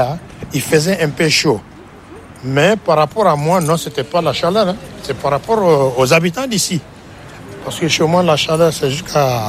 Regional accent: Mali; now in France; il y a beaucoup de choses qu'on trouve chez nous au Mali et on trouve ici dans cette boutique aussi.

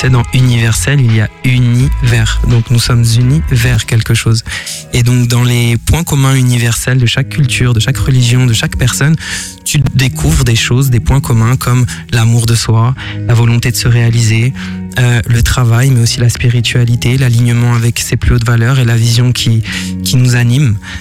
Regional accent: Paris, Île-de-France, France; Parce que je viens de Paris de base.

